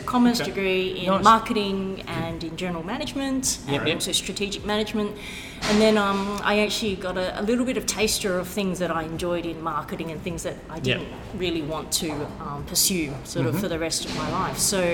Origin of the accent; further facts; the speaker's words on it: Perth, Western Australia, Australia; Well, I actually was born in Perth in Western Australia.